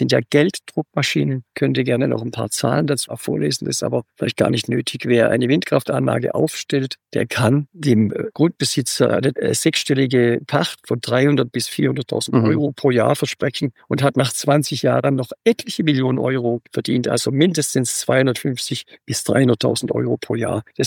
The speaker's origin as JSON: {"language": "German", "town": "Herrenberg", "region": "Baden-Württemberg", "country": "Germany", "tie": "born or raised there", "said": "Das ist meine Heimat, Mittlerneckarraum, südlich von Stuttgart bin ich groß geworden, habe einen wunderbaren großen Wald, Schönbuch. Die Stadt heißt Herrenberg."}